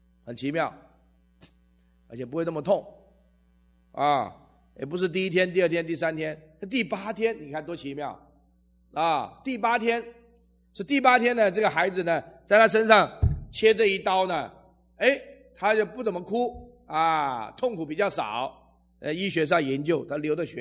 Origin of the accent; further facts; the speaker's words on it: China; 我们不是犹太人，我们是中国人啊。